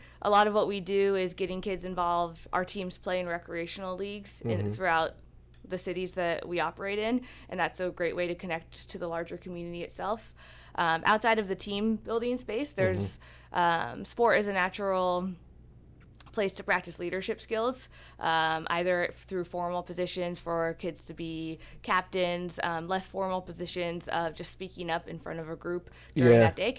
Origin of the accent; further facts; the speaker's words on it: Seattle, Washington, United States; Yeah, I grew up in Seattle. I actually just recently relocated back to Seattle for this work.